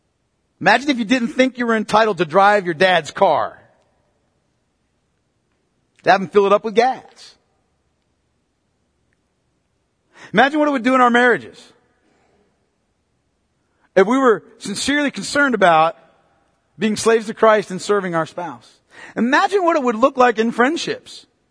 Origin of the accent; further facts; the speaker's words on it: United States; I'm an American sinner to boot. No, really, listen to me. I'm an American sinner.